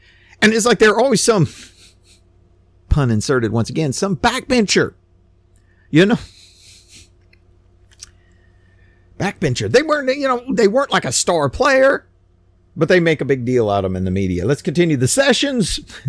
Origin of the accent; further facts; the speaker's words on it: United States; Now, look, I'm from America, and we don't do rugby in America.